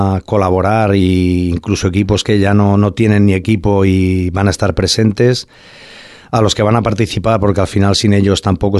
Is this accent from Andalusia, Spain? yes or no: no; Aragon, Spain; Yo, como buen maño, soy muy cabezón